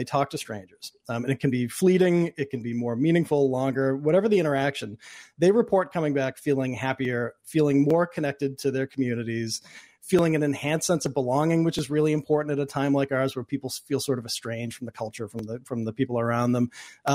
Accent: Boston, Massachusetts, United States; born or raised there

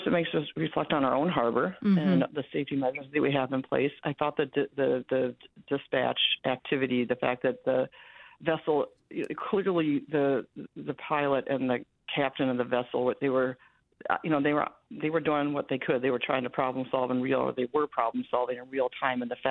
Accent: Wisconsin, United States; I'm always happy to be on Wisconsin Public Radio, my home state public radio.

